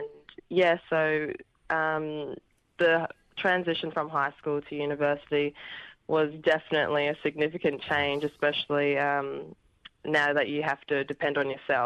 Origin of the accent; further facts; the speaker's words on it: Darwin, Northern Territory, Australia; So I grew up in Darwin, in the Northern Territory, for 15 years, and I went to primary school and high school in Darwin, and my family and I, we would come down to Queensland